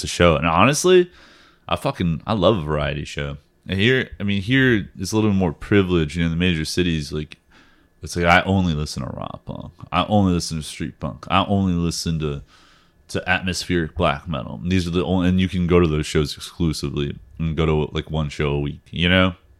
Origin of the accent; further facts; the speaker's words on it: Orlando, Florida, United States; I'm from Orlando. Playing in Orlando, Florida.